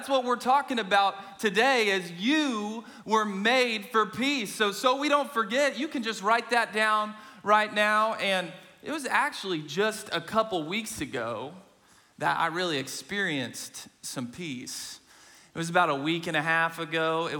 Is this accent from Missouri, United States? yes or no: yes; Kansas City, Missouri, United States; And you can tell we're from Kansas City.